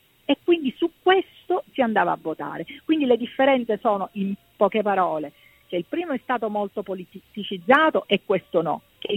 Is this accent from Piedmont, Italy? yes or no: no; Sicily, Italy; Io sono siciliana e le posso dire che questo è accaduto.